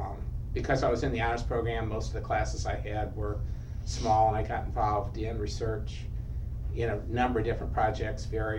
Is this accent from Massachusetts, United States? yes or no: no; Fostoria, Ohio, United States; also born or lived in Findlay, Ohio; Okay, I was born in Findlay, Ohio, but I grew up in Fostoria, Ohio, a little bit south of Toledo.